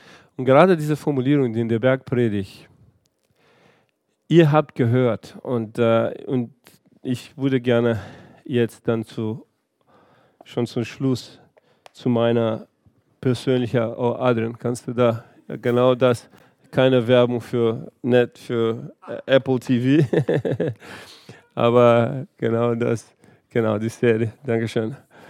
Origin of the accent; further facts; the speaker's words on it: Brazil; German is a second language; now in Germany; weil ich jetzt gerade in Brasilien war, da, wo ich aufgewachsen bin, und da, wo ich meine Verwandte habe, da, wo ich meine Wurzel habe.